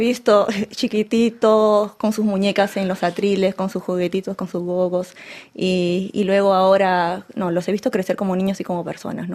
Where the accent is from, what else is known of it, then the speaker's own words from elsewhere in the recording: Peru; Sí, venimos desde Perú. Un viaje muy largo.